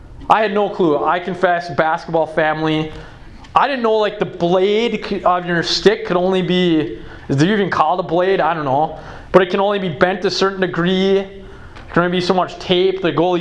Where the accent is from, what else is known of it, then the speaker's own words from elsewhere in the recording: McGregor, Texas, United States; Actually, before that, I grew up in McGregor, and so remember when he was a youth minister here?